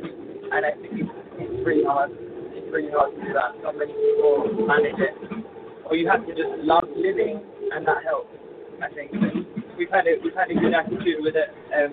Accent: England, United Kingdom; now in Mexico; I'm English, but we're based in Mexico as a band, and I really feel part of like the Latin culture now.

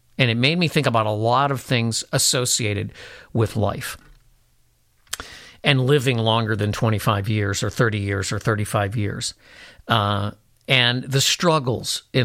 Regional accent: Ohio, United States; also born or lived in Kentucky; because we are from Appalachia, basically. We're from Central Ohio and Kentucky and places like that.

